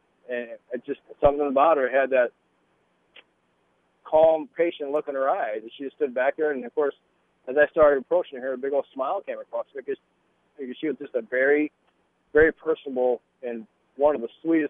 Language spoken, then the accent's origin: English; Evansdale, Iowa, United States; Now, we grew up in Evansdale, Iowa, which is right outside of Waterloo.